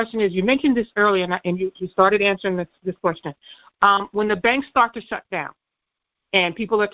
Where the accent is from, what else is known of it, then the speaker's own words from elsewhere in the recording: New Jersey, United States; I'm from New Jersey.